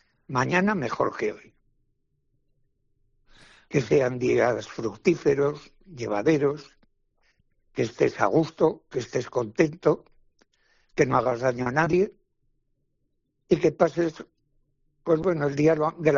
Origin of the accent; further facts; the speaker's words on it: San Sebastián, Basque Country, Spain; born there; now in Tudela, Spain; nací en San Sebastián, sí.